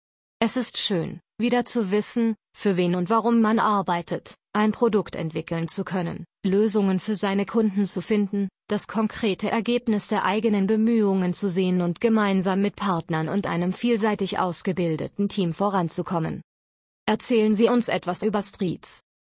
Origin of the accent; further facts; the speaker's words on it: Tunisia; moved away as an adult; now in Switzerland; Ich stamme ursprünglich aus Tunesien